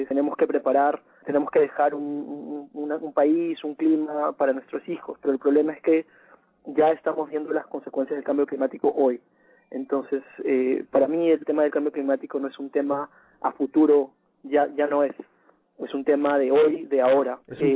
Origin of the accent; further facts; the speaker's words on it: Lima, Peru; yo crecí, soy de Lima, de Perú, y crecí en Lima, en una ciudad de 9 millones de habitantes, pero mis padres son de la sierra. Mi papá es de un área que se llama el Callejón de Huaylas